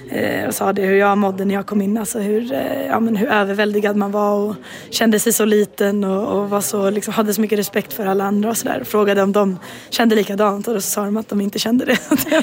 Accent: Stockholm, Stockholm County, Sweden; Det känns otroligt kul. Det är ju min hemstad.

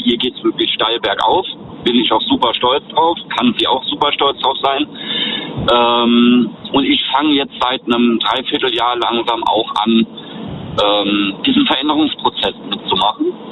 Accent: Rhineland-Palatinate, Germany; Ich komme aus der Eifeler Ecke, Nähe Nürburgring.

